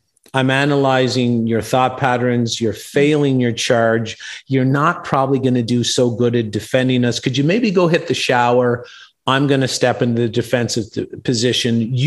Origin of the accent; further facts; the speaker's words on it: Canada; And that's why in a lot of shows, and I'm Canadian